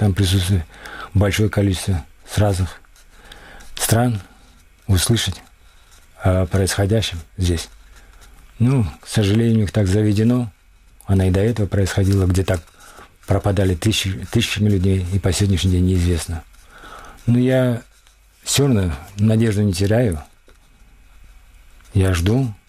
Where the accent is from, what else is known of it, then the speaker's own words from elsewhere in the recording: Crimea, Ukraine; В тот день я не хочу сказать, что именно мы были крымские татары